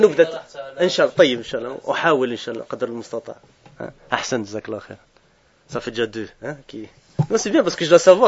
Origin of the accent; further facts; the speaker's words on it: Brussels, Brussels-Capital Region, Belgium; Je connais bien Bruxelles. J'ai grandi à Bruxelles, hein? Je connais bien les gens de Bruxelles. J'ai passé 30 ans à Bruxelles, hein? Hein? En Belgique